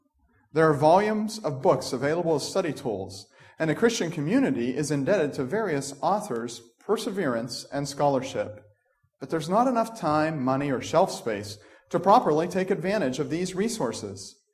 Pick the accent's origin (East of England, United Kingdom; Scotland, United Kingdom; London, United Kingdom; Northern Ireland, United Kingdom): Scotland, United Kingdom; because I am a Scotsman, is the price.